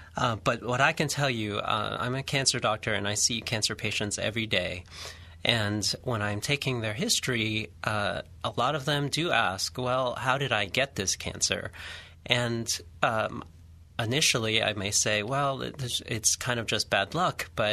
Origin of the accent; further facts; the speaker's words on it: Philippines; I'm Filipino by culture, and there's a lot of smoked meat, processed meat, Spam for breakfast, corned beef for breakfast.